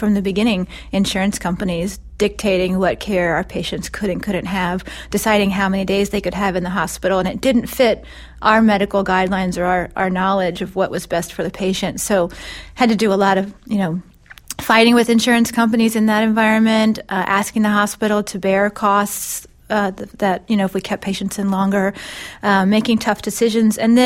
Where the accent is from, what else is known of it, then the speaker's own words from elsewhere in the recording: Virginia, United States; And so I grew up in Northern Virginia, and I went to medical school in Baltimore and did my training there.